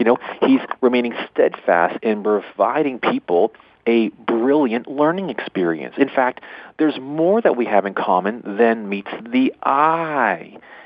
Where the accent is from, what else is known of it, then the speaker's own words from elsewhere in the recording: Toronto, Ontario, Canada; He's from Saskatchewan and I'm from Toronto.